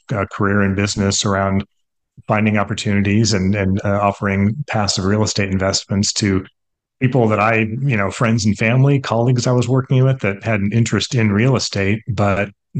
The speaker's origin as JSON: {"language": "English", "town": "San Jose", "region": "California", "country": "United States", "tie": "born or raised there", "said": "I was born and raised in San Jose and grew up in Silicon Valley. Went to San Jose State University"}